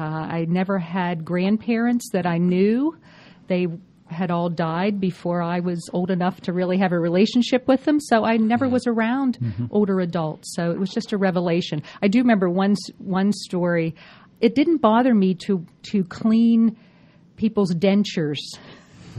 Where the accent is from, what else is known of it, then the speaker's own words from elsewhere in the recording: Altoona, Pennsylvania, United States; No, I'm from Pennsylvania, from central Pennsylvania, a small town named Altoona.